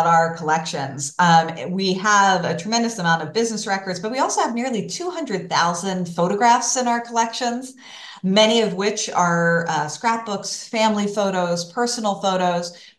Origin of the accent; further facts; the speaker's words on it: New Jersey, United States; I grew up in the Pine Barrens in southern New Jersey. So not too far from Philadelphia, the exact midpoint between Philadelphia and Atlantic City.